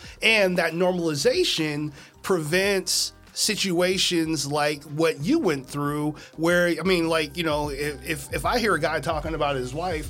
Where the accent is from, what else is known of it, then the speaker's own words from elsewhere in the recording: Kansas, United States; in regard to my experiences, you know, growing up in Kansas.